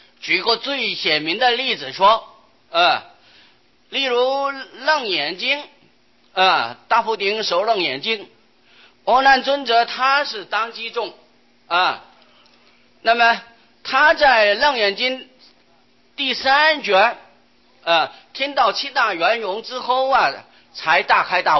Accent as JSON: {"language": "Chinese", "country": "China", "said": "我们中国人一向认为都是大圣根性啊，而喜欢大，什么都喜欢大啊"}